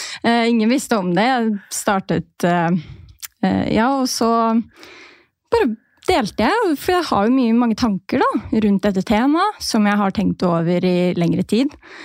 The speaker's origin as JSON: {"language": "Norwegian", "town": "Tønsberg", "region": "Vestfold", "country": "Norway", "lives_now": "Narvik, Norway", "said": "Jeg 27 år gammel. Jeg kommer fra Tønsberg opprinnelig, men nå bor jeg i Narvik. Så min samboer, han tok meg langt nord."}